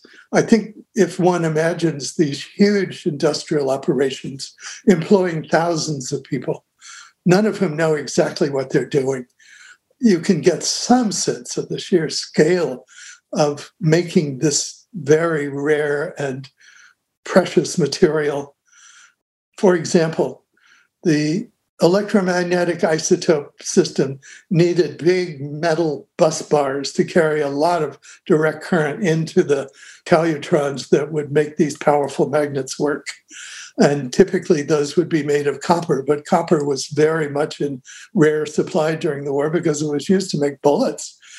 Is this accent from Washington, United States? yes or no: no; Kansas City, Missouri, United States; a very personable woman from Kansas City, Missouri, my hometown